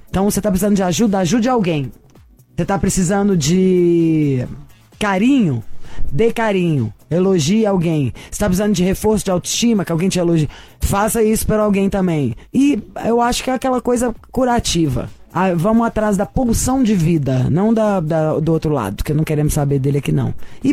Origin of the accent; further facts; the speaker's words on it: Minas Gerais, Brazil; Sou de Minas, onde se bebe demais.